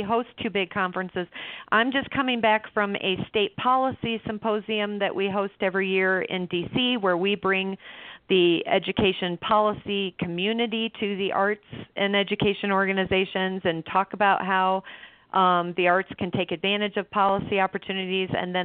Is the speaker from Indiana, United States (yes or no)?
yes; Indiana, United States; We move around the country, Larry, and this year I'm choosing to go back to my home state.